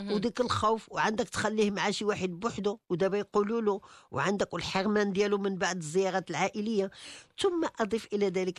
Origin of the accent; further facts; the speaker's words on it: Morocco; لأن احنا عندنا في المغرب بما أن كاينه الكفالة